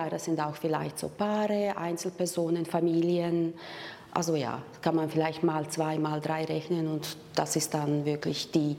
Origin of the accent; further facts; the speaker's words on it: Croatia; now in Chur, Switzerland; Ich komme aus Chur, ursprünglich aus Kroatien.